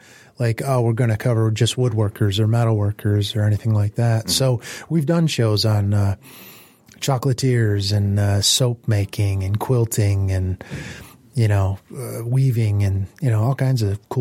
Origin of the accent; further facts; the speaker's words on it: Warren, United States; Like when I was growing, I grew up in Warren, you know